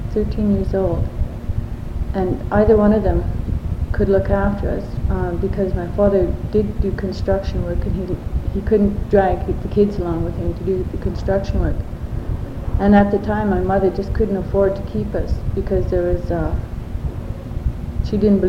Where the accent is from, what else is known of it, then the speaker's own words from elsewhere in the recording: Yukon, Canada; I was born in the Yukon and my family, we traveled with our father who did construction work, and we lived outside for approximately 5 years, and then we came back. And I left the Yukon again for a year, and then I got married outside and lived outside for another about 9 years